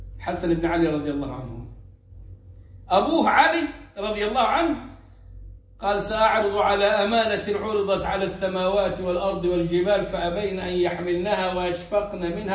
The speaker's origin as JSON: {"language": "Arabic", "region": "Upper Egypt", "country": "Egypt", "said": "وعندنا في الصعيد وفي السودان"}